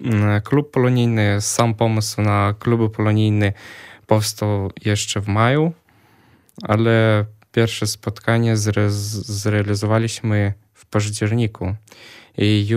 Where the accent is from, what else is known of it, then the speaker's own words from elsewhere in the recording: Vawkavysk, Grodno Region, Belarus; Polish is a second language; moved away as an adult; now in Poland; Przyjechałem z Kresów, z miasta Wołkowysk, to Białoruś. Pochodzę z polskiej rodziny. … jest w zarządzie Związku Polaków na Białorusi.